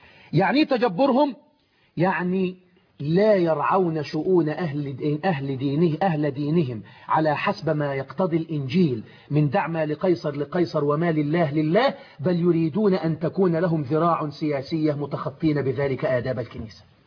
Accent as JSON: {"language": "Arabic", "country": "Egypt", "said": "وهو مصري وأنا مصري"}